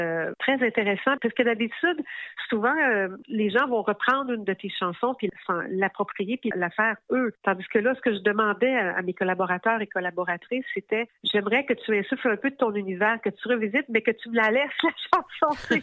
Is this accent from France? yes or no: no; Montreal, Quebec, Canada; born there; je suis née à Montréal, donc ça parlait vraiment de la ville.